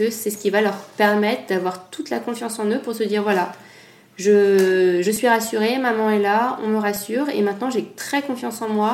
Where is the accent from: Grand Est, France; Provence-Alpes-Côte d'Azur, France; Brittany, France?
Provence-Alpes-Côte d'Azur, France; Nice; born there; Parce que je suis née à Nice, non pas que je me sente niçoise du tout.